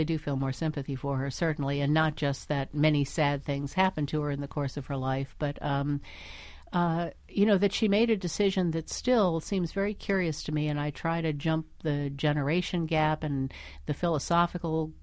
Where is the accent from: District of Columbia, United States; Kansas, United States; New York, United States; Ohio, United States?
District of Columbia, United States; Washington; I was in Washington, D.C. at the time. You know, that's my hometown.